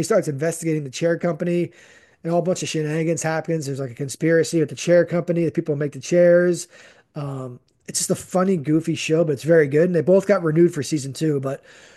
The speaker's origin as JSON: {"language": "English", "town": "Freehold Township", "region": "New Jersey", "country": "United States", "tie": "born or raised there", "said": "I grew up in Howell Freehold area, mainly Freehold Township."}